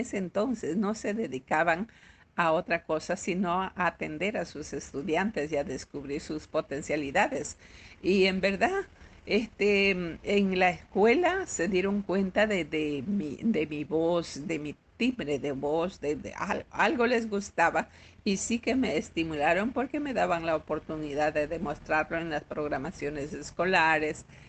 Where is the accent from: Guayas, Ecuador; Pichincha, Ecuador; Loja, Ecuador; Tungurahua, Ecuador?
Tungurahua, Ecuador; Pelileo; born there; yo nací en el Cantón Pelileo, provincia del Tungurahua, parte de la serranía ecuatoriana. Un espacio muy hermoso, muy lindo en paisajes